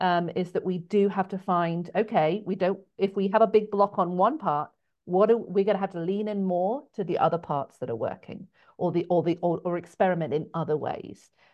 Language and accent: English; England, United Kingdom; accent: English; I really thought, oh, my English accent might be kind of cute and they might like it